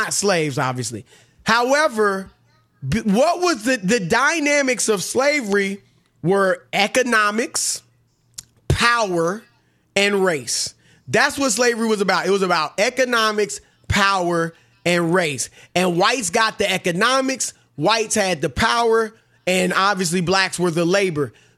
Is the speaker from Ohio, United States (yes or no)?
yes; Cleveland, Ohio, United States; I went to Cleveland. I'm from Cleveland. I went back, talked to people.